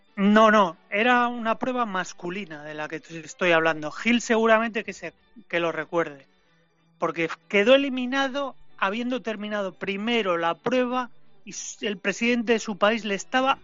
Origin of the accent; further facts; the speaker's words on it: San Sebastián, Basque Country, Spain; porque soy de San Sebastián, allí cogemos champas y tal